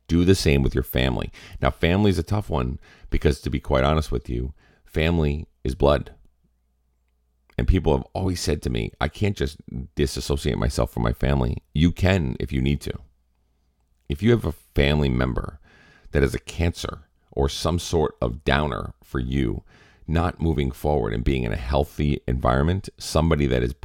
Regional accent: Massachusetts, United States; I'm from Massachusetts. So we've got a little bit of an edge to us in Massachusetts.

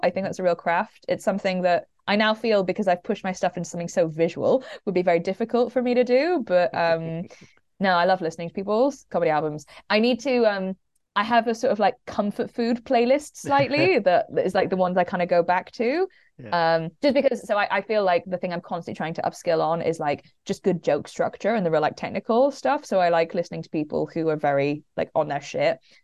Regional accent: Belgium; it's because I'm from Belgium and like, you know, I grew up speaking French and English.

